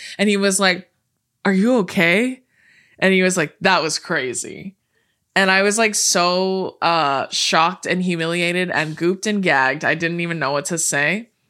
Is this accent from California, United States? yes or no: yes; California, United States; We say that all the time, but we were born and raised in California.